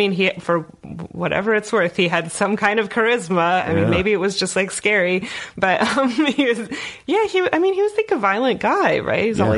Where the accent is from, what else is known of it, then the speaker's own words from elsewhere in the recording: Bloomington, Indiana, United States; born there; I was born in Bloomington